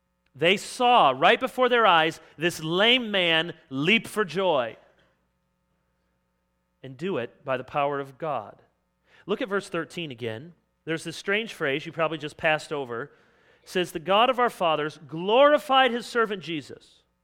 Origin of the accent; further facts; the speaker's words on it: Jenison, Michigan, United States; I said, I'm from Michigan. Oh, I heard that about Michigan. Not a lot of drugs there. I said, I don't know if that's true, but I think there probably are. Just not in my part of Jenison that I knew of.